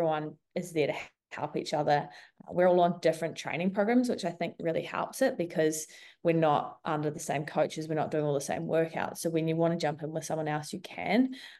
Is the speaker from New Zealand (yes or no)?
yes; New Zealand; now in Australia; So I live in Australia, but I'm originally from New Zealand, so Kiwi, and I moved here 7 years ago.